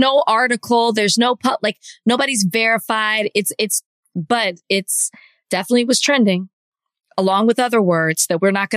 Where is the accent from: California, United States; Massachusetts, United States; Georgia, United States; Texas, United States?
Texas, United States; Dallas; I'm from Dallas, and I'm from Oak Cliff to be exact, which is where the Potter's House is.